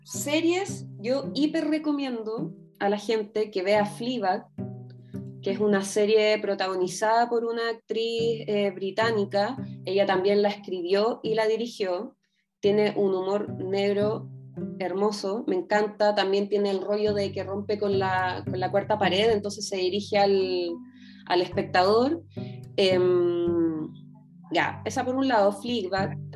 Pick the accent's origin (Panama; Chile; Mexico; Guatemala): Chile; porque en realidad ya somos chilenos, somos chilenas, y nos gusta el morbo